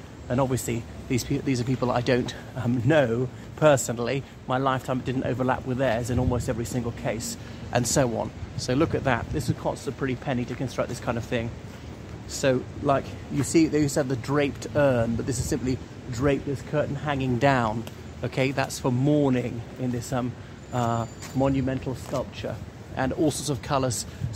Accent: Ireland; from Ireland.

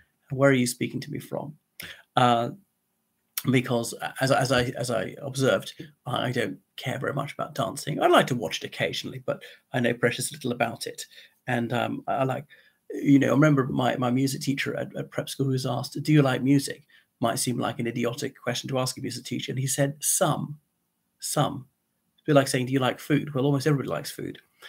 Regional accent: Ireland; from Ireland.

